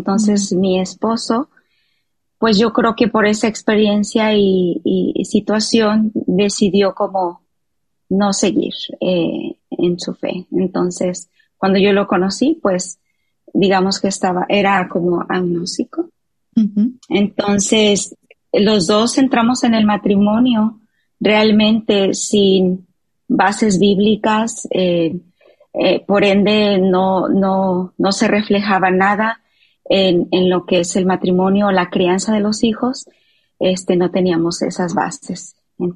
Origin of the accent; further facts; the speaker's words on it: Mexico; regresé, que estoy en México y la verdad ha sido verdaderamente como un refrigerio regresar acá a mi tierra